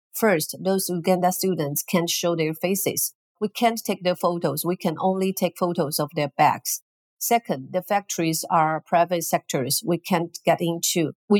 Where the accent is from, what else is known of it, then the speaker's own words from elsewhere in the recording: Taiwan; Hello, Adina and all the audience. … from Taiwan.